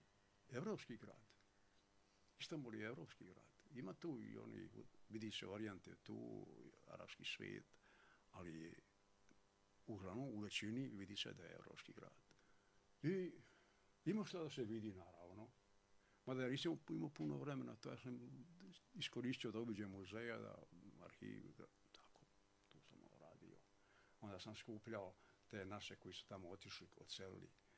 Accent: Bosnia & Herzegovina; also born or lived in Montenegro / Serbia; Bosna je moj zavičaj, Crna Gora i Srbija.

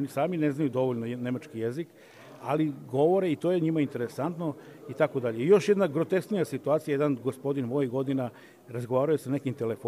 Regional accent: Pančevo, Vojvodina, Serbia; also born or lived in Germany; Iako je moja žena Nemica, ali Nemica odavde, iz Pančeva, iz mog rodnog grada

